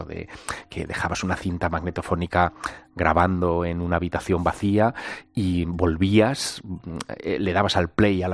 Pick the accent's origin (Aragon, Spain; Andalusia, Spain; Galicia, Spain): Aragon, Spain; Teruel; Bueno, yo soy de Teruel, de Aragón